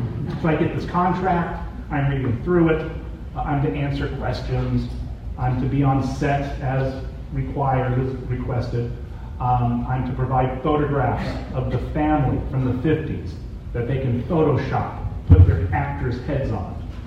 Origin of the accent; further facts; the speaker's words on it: California, United States; So when I am growing up in Southern California, I'm aware that my father was shot down, imprisoned, and exchanged.